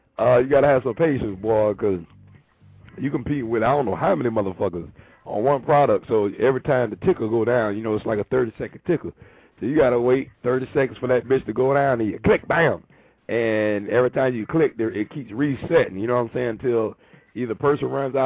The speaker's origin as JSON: {"language": "English", "region": "Florida", "country": "United States", "said": "because I'm from Florida, so this might not apply to most of y'all"}